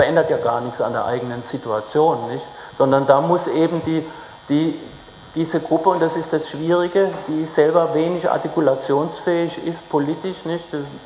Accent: Mannheim, Baden-Württemberg, Germany; Die gehen jetzt zum Beispiel in Mannheim, da wo ich herkomme

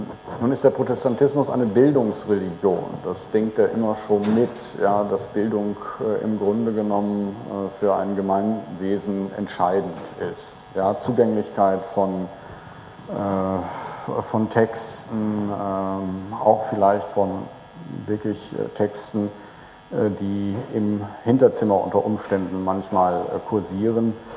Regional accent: Netherlands; wenn erst meine Heimat, die Niederlande, bis zur deutschen Grenze im Wasser steht

